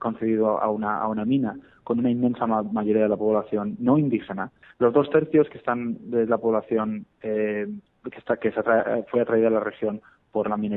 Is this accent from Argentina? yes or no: no; Madrid, Community of Madrid, Spain; also born or lived in Boston / Sydney; Yo no soy un chico rural, me crié en Madrid, he vivido en Boston, he vivido en otras grandes ciudades, y Boston era la población más pequeña en la que había vivido antes de estar aquí. Yo antes estaba en Sydney